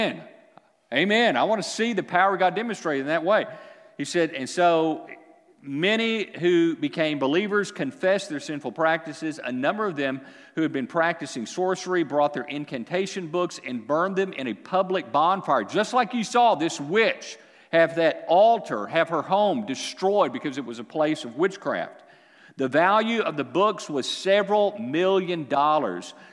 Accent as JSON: {"language": "English", "region": "Texas", "country": "United States", "said": "I mean, we're Texans first, right? I mean, that's just the way we are. I'm glad to be a Texan. We live in a great state."}